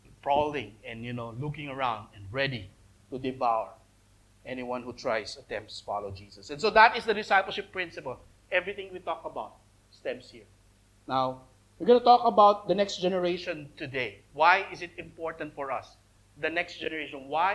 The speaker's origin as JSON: {"language": "English", "town": "Manila", "region": "Metro Manila", "country": "Philippines", "tie": "born or raised there", "said": "Because I grew up in Manila where there's so many thugs like them, you know."}